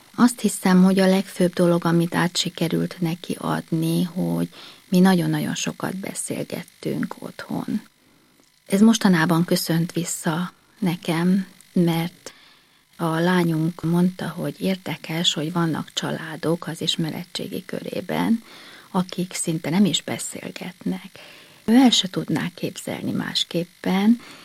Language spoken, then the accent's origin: Hungarian; Budapest, Hungary; Budapesti voltam világéletemben. A 9. kerületi Bakástéri templom mellett nevelkedtem fel, teljesen mély katolikus vallásos családban.